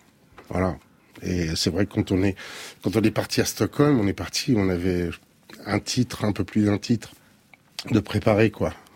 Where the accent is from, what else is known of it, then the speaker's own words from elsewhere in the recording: Nanterre, Île-de-France, France; Moi, je suis né à Nanterre, j'ai grandi à Nanterre pendant 20 ans, dans une cité HLM, parents ouvriers.